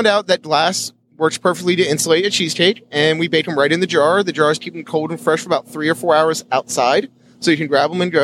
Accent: Tampa, Florida, United States; I mean, personally, I've been born and raised in Tampa Bay.

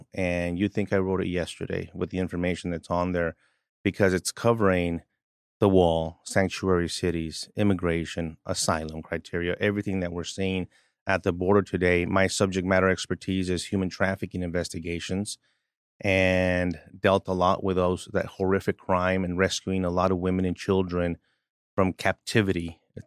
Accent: El Paso, Texas, United States; I'm born and raised in El Paso, Texas, and so I've been on the border most of my life.

